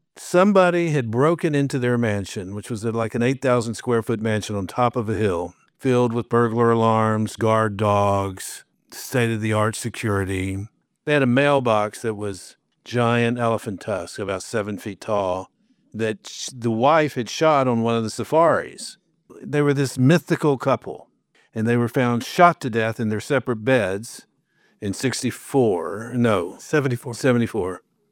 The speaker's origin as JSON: {"language": "English", "town": "Wichita Falls", "region": "Texas", "country": "United States", "tie": "born or raised there", "said": "Well, I grew up in Wichita Falls. I was the son of a Presbyterian minister."}